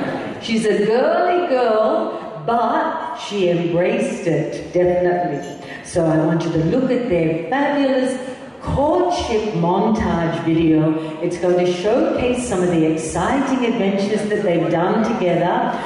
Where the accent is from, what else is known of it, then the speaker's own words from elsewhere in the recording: Australia; I come all the way from Australia.